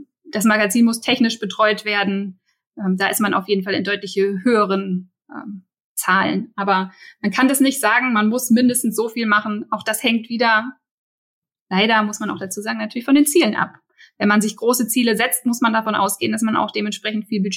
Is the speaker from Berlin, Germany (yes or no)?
yes; Berlin, Germany; Für mich immer noch, ne, als Berliner natürlich BVG